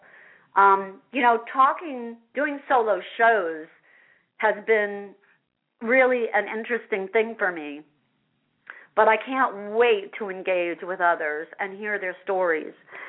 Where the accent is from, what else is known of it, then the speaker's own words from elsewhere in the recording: Asbury Park, New Jersey, United States; I'm back in New Jersey for 6 years, but I grew up here. Asbury Park is my hometown.